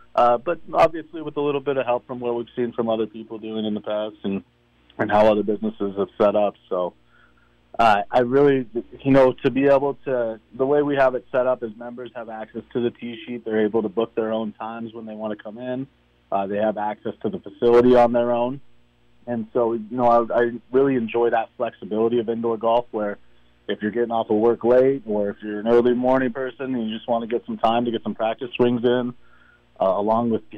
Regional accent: Colorado, United States; also born or lived in Southern California; I grew up here in the Colorado area, and for the last, last 15 years, I've been out in Southern California.

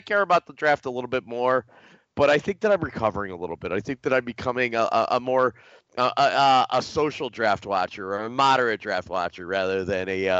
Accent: Cleveland, Ohio, United States; because I'm from Cleveland, Ohio, and I grew up within 25 minutes of where, my hometown teams played.

